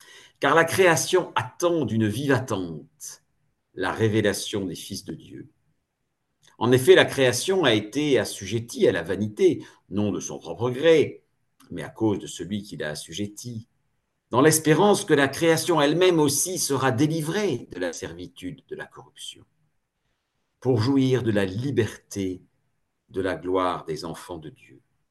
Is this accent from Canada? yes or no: no; France; now in Germany; je suis français en Allemagne